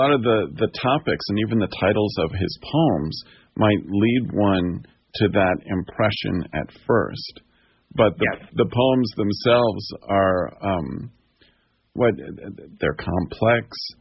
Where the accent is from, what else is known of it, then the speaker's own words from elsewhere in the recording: Washington, District of Columbia, United States; I remember when Robert Haas featured it in his Poet's Choice column in Washington Post, which was my hometown newspaper